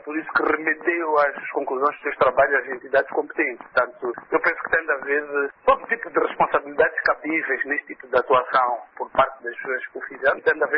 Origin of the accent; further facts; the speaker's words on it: Mozambique; Eu quero, como moçambicano, que a justiça moçambicana faça o seu trabalho